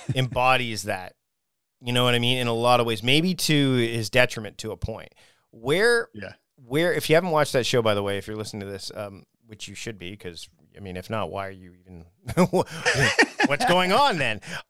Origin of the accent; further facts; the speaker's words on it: Ontario, Canada; when I growing up in Ontario, you definitely get that nasally kind of the abouts start to show up and things like that.